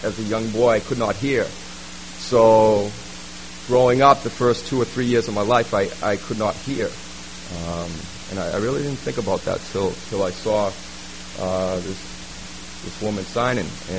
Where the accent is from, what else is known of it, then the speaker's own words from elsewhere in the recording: Boston, Massachusetts, United States; accent: Boston; I grew up in Boston, as you can tell my accent a little bit, on the East Coast side.